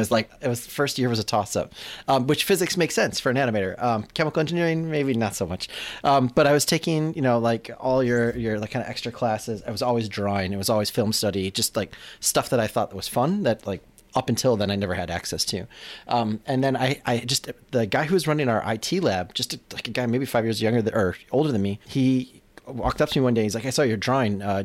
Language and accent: English; Chicago, Illinois, United States; I'm from the South Side of Chicago. It was not like something you did.